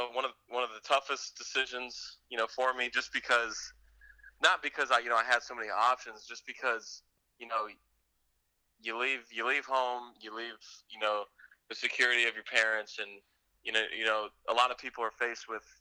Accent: Tampa, Florida, United States; I loved growing up in Tampa. It was great weather.

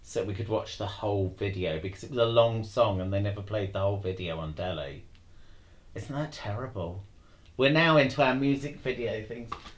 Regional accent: England, United Kingdom; it's American and we're not Americans, we're English.

